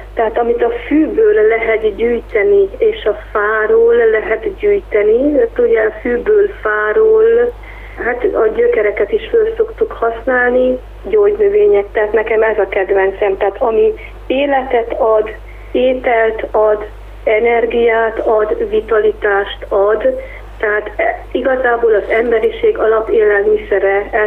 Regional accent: Zetea, Harghita, Romania; én Székely udvarhelyen születtem, Zetelak a községbe, tehát Hargita megyéről van szó, Hargita megyében nőttem föl, és a szüleim is, és mindkét nagyszülők gazdálkodással foglalkoztak.

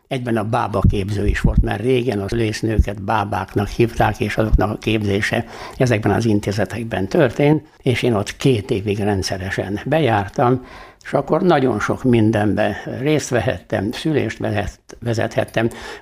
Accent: Karcag, Jász-Nagykun-Szolnok, Hungary; now in Szeged, Hungary; az én életem az tulajdonképpen három városhoz kötődik. Az egyik, ahol fölnőttem, ez Karcag. A másik, ahol hosszú időn keresztül több mint 20 évig dolgoztam, Szolnok, és a harmadik pedig, ahol a legtöbb időt töltöttük most már, ez Szeged.

